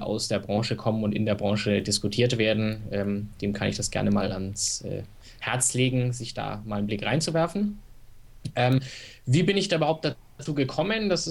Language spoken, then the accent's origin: German; Nuremberg, Bavaria, Germany; Nein, ich komme aus Nürnberg.